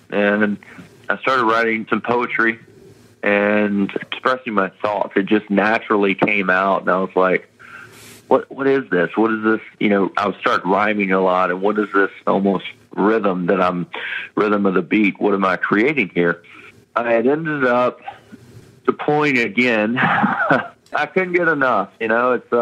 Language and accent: English; West Monroe, Louisiana, United States; I was born and raised in Louisiana. I come from Monroe, West Monroe area, and joined the Army at 17